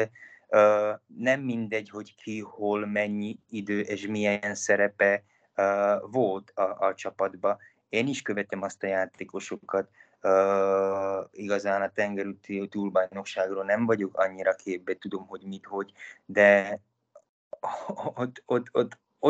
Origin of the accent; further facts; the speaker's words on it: Slovakia; mert szlovák vagyok